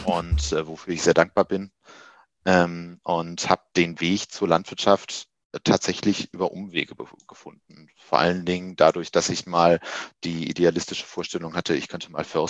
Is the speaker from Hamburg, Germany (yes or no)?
no; Wuppertal, North Rhine-Westphalia, Germany; also born or lived in Düsseldorf; Ich bin gebürtiger Düsseldorfer und aufgewachsen in Wuppertal, habe dort 20 Jahre lang meines Lebens verbracht